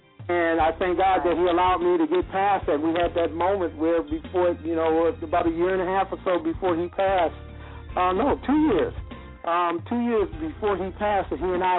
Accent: Buffalo, New York, United States; now in Newark, United States; he was back home in my hometown of Buffalo, New York

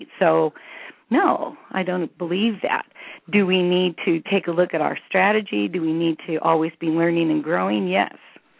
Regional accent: Corvallis, Oregon, United States; I'm normally from Corvallis, Oregon.

